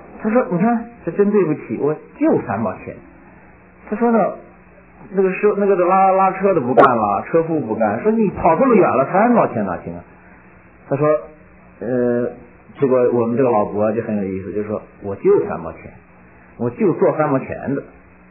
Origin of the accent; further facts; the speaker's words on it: Renqiu, Hebei, China; also born or lived in Beijing; 我是生在北京，但是在五六岁的时候就回老家了，在河北任丘的农村里长了十年，然后又回到北京。